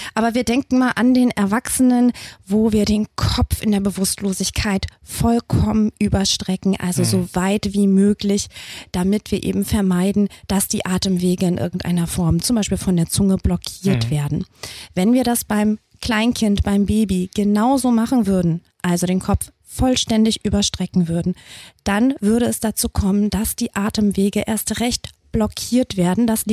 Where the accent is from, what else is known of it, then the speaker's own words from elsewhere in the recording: Hamburg, Germany; also born or lived in Teterow; ich habe aber viele Jahre in Hamburg gelebt, bin damals schon als Kind nach Hamburg gezogen und habe dort gelernt